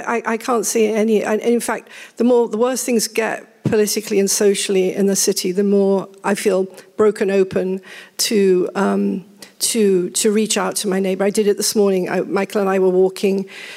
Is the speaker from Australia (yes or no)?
no; United Kingdom; I'm very British.